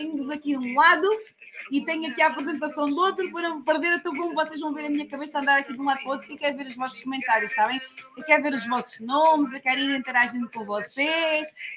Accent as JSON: {"language": "Portuguese", "region": "Setúbal", "country": "Portugal", "moved": "yes", "lives_now": "United Kingdom", "said": "Eu estou aqui em Inglaterra, vivo em Inglaterra. Em Portugal sou de Setúbal. Sou assim uma alentejana de Setúbal. Mas aqui, neste momento, vivo aqui em Inglaterra."}